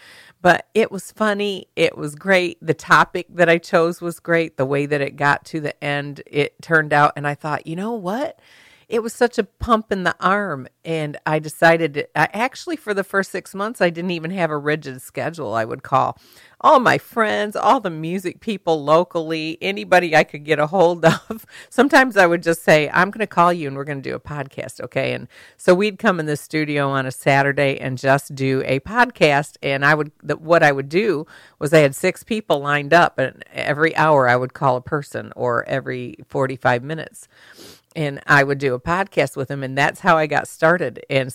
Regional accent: Michigan, United States; now in Kentucky, United States; Yes, I'm from Michigan. I'm used to blizzards, but honey, this was a blizzard. It was a Michigan blizzard in Kentucky, and I know it's all my fault for moving here.

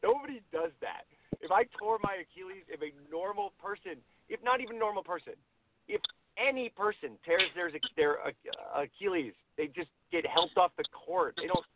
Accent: Los Angeles, California, United States; Yeah, so I'm 32 years old. I grew up in Los Angeles, and, I don't know how else to explain.

